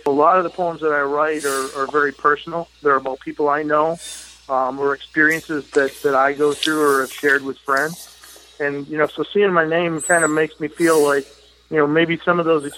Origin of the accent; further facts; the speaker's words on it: Dearborn Heights, Michigan, United States; born there; I was born in Metro Detroit, Michigan, in a little town called Dearborn Heights